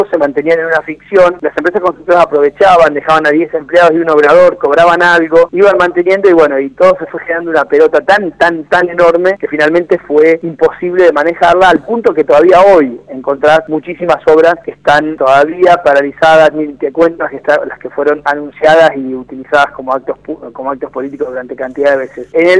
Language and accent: Spanish; La Pampa, Argentina; now in Buenos Aires, Argentina; Yo soy de La Pampa, vivo en Buenos Aires, viajo por la Ruta 5